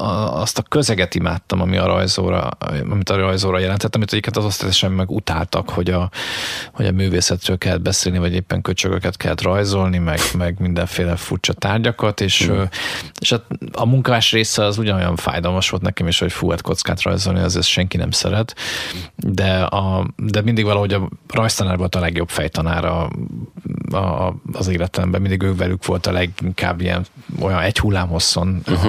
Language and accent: Hungarian; Pécs, Baranya, Hungary; Én Pécset születtem, és most kezd így összeállni egyébként lassan 50 évesen, hogy a gyerekkoromat így bearanyozta a pécsi műhelynek a munkássága